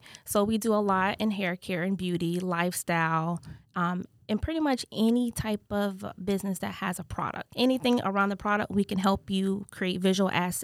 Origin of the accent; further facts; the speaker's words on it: Florida, United States; I am from South Florida, Broward County, to be exact.